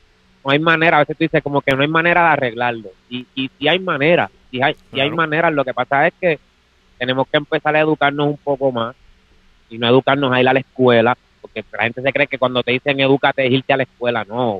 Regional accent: Puerto Rico; Y salimos todos a defender, como quien dice, el orgullo patriótico de que somos puertorriqueños

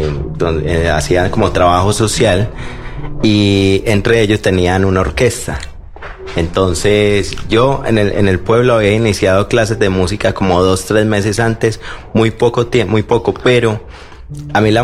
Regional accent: Santa Bárbara, Antioquia, Colombia; yo soy de Santa Bárbara, Antioquia, es un pueblo cerca

